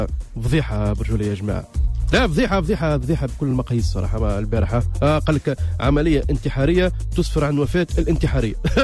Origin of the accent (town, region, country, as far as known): Tunisia